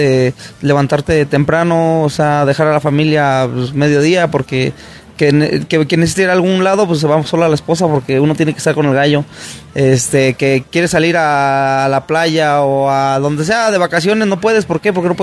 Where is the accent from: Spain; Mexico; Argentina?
Mexico; Guanajuato; now in Querétaro, Mexico; El criadero y nosotros somos de Guanajuato, pero estamos radicando en Querétaro.